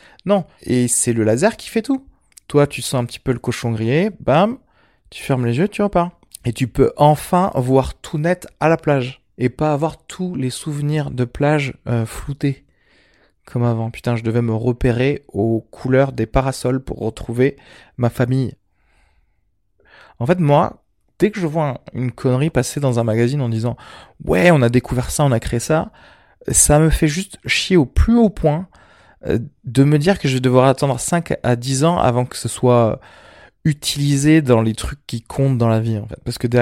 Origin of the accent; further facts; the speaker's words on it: Algeria; born there; je suis méditerranéen vu que je suis né en Algérie